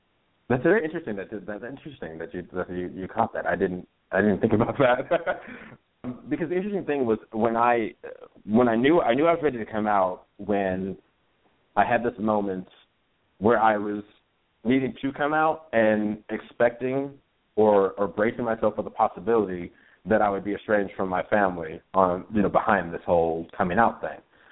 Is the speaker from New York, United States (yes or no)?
no; New Jersey, United States; at the church that I grew up in back in New Jersey, I haven't been to in what year are we in? 13 years.